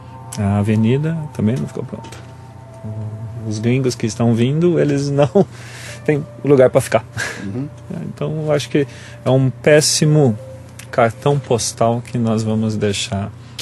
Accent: Brazil; como um bom brasileiro que vive de sonhos

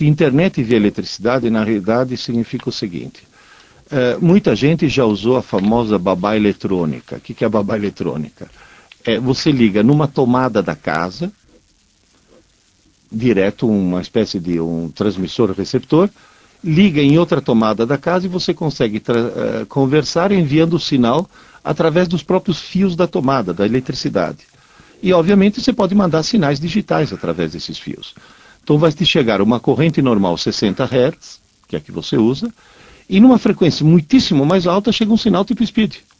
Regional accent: Bologna, Emilia-Romagna, Italy; Portuguese is a second language; na minha cidade natal, eu sou de Bolonha, na Itália

